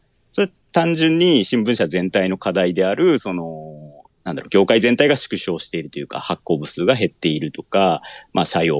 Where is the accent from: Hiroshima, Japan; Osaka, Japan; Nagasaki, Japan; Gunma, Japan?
Nagasaki, Japan; born there; also born or lived in Tokyo; 私は長崎市生まれで、はい、大学の時にちょっと東京に出てたんですけれども、そこからちょっと東京で少し働いてから長崎に U ターンして今の仕事を11年目ですね。